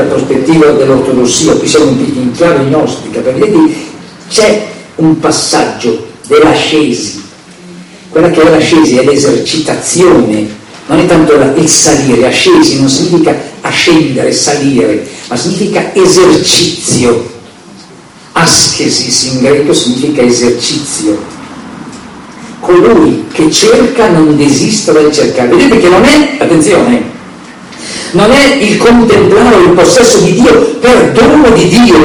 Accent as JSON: {"language": "Italian", "town": "Milan", "region": "Lombardy", "country": "Italy", "said": "Io vengo da Milano"}